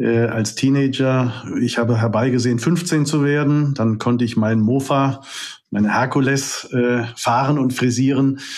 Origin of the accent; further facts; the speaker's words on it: Frankfurt, Hesse, Germany; Ich bin in Frankfurt geboren und aufgewachsen.